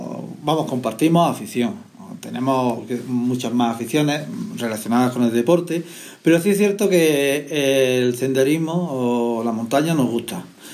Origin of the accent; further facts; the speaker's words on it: Granada, Andalusia, Spain; nosotros somos pacientes ostomizados de Granada